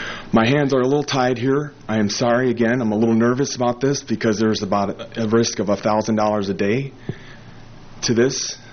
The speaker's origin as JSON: {"language": "English", "region": "Illinois", "country": "United States", "said": "I am from Illinois. I drove down here for this case to be here today in front of you."}